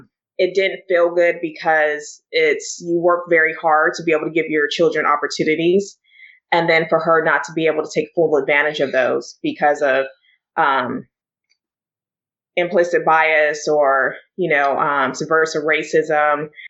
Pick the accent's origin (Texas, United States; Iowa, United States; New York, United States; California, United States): California, United States; So out here, you know, we're in California, and I grew up in California